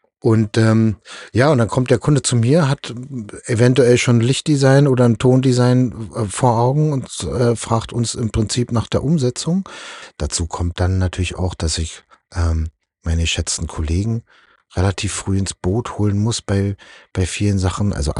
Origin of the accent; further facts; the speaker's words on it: East Germany, Germany; Bin ja Ossi, und als Ossi mal nach Tokio und Korea und so zu kommen, das war reizvoll